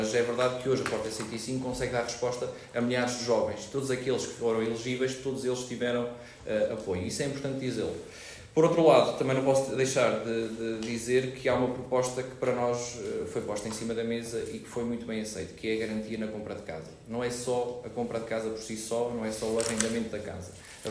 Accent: Figueira da Foz, Coimbra, Portugal; now in Coimbra, Portugal; eu sou da Figueira da Foz. Eu não vivi na Figueira da Foz porque, efetivamente, morámos muito tempo entre a Figueira e Coimbra. E, por isso, eu decidi viver em Coimbra

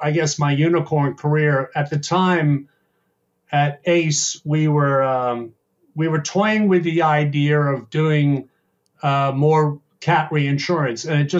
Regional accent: Bermuda; also born or lived in Canada; I grew up in Bermuda, and I'm one of those sort of oddballs in the sense that I left the island

